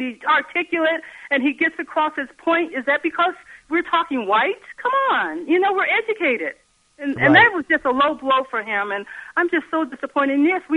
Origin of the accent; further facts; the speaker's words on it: Chicago, Illinois, United States; But anyway, I'm from Chicago. I'm an African-American woman, very professional.